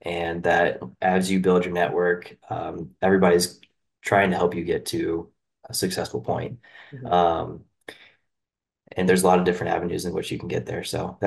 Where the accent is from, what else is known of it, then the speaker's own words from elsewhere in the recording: Flowery Branch, Georgia, United States; I grew up in Flowery Branch, Georgia, and I'll save you the long story.